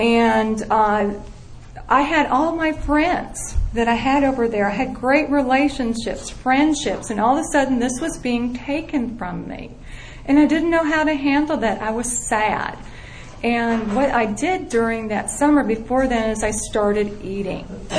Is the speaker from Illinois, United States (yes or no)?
yes; Peoria, Illinois, United States; My story is I grew up in Peoria, Illinois. Food addiction ran in my family.